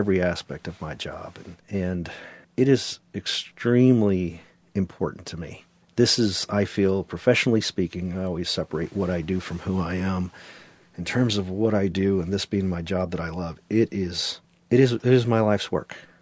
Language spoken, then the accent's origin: English; Corpus Christi, Texas, United States; I love telling everyone that I grew up on Milo Street and Morgan Avenue.